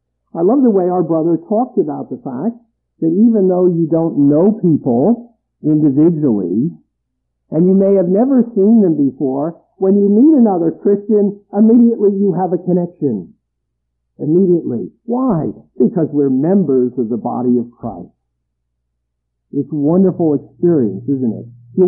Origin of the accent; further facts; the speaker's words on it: United States; I've got to admit, I'm an American, and we love teams.